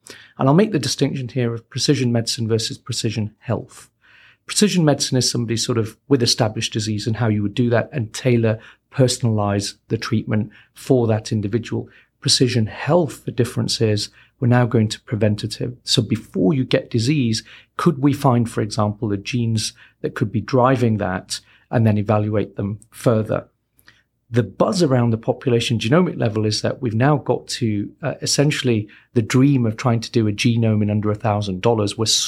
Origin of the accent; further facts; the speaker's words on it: the north of England, United Kingdom; So yes, born and raised in the north of England, actually 20 miles south from